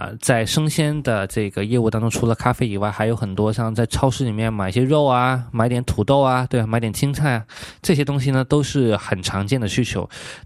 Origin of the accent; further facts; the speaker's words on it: Guangdong, China; 我们广东人喜欢喝糖水